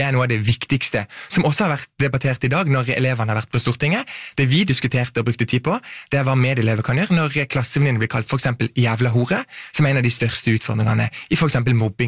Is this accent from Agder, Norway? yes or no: yes; Lista, Agder, Norway; Jeg kommer fra Lista, som sagt, det er det amerikanske Lista, nettopp.